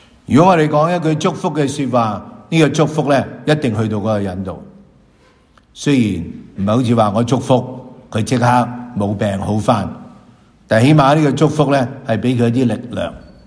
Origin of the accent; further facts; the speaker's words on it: Hong Kong; 我们今天其实作为一个香港人，我们有什么悔改呢？